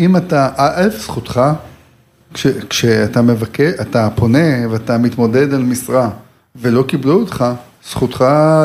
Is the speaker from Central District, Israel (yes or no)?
no; Herzliya, Tel Aviv District, Israel; born there; now in Tel Aviv, Israel; אני בן 56, נולדתי בהרצליה, אני גר היום בתל אביב